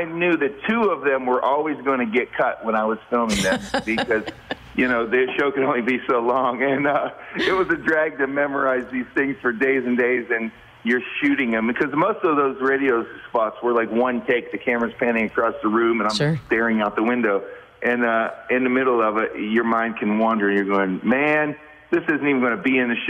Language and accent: English; West Virginia, United States; the creators of the show liked the fact that I was from West Virginia.